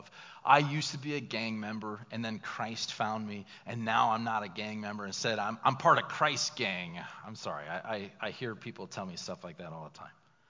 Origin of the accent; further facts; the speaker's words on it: Williamsport, Indiana, United States; Because you'd be sitting there thinking, now, wait a second, I'm from Williamsport, Indiana. I am an American.